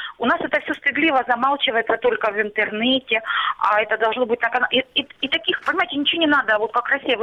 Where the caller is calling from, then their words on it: Starobilsk, Luhansk Oblast, Ukraine; Это я, Луганщина, Старобельск.